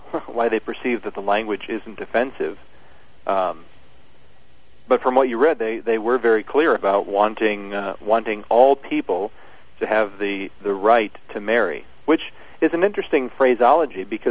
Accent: Belleville, Illinois, United States; So this is kind of a homecoming for us. We're from the Belleville, Fairview Heights area.

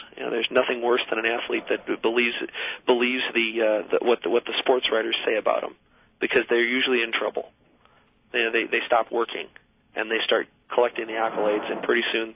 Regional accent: Edwardsville, Illinois, United States; Edwardsville's my hometown.

